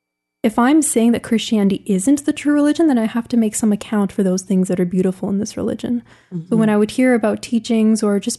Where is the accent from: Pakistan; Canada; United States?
Canada; Toronto, Ontario; I'm 26 years old. I grew up in Toronto, Ontario. I attended the University of Toronto